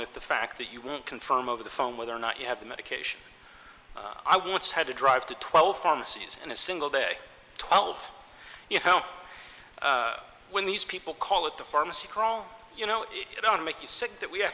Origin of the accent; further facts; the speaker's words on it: Jacksonville, Florida, United States; I'm from Jacksonville, Florida.